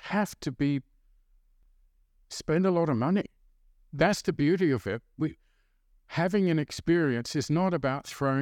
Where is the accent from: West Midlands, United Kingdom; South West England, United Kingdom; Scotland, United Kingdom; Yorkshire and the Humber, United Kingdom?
West Midlands, United Kingdom; Birmingham; reminds me of my hometown in Britain, Birmingham.